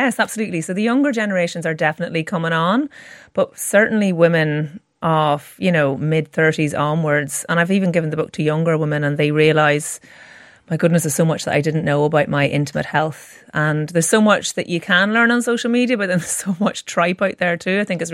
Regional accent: Ireland; growing up in Catholic Ireland

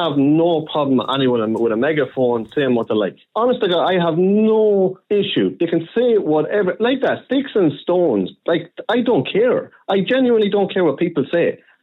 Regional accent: Ireland; The discrimination I got as an Irishman has been called a paddy and everything like that.

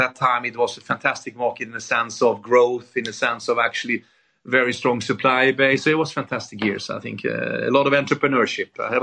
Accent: Vietnam; now in United Kingdom; No, actually, I came from Vietnam to UK.

